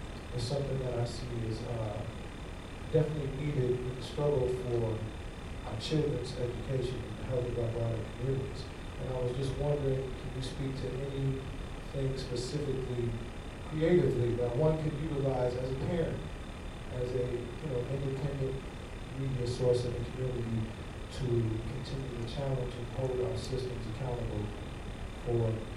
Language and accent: English; Indianapolis, Indiana, United States; I'm originally from Indianapolis, but stayed pretty much everywhere you can stay in the United States.